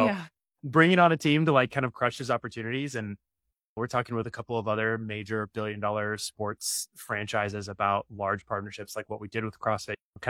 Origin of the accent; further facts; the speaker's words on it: Nebraska, United States; So I'm originally from Nebraska, so I get the Midwest thing.